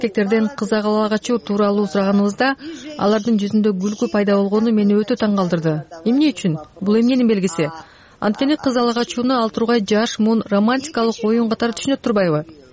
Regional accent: Georgia; менин мекеним Грузияда көрдүк.

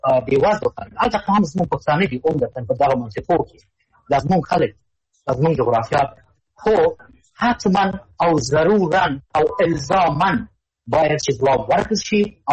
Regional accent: Afghanistan; زه افغان یم او دا د افغاني لوري څخه زه غواړم چې تحریم کړم.

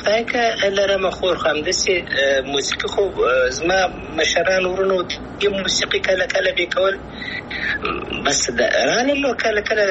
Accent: Afghanistan

